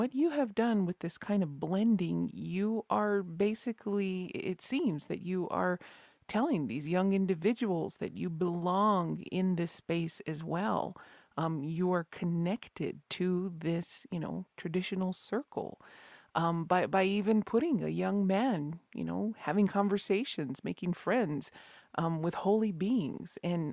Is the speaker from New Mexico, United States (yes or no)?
yes; New Mexico, United States; from Mesota Pueblo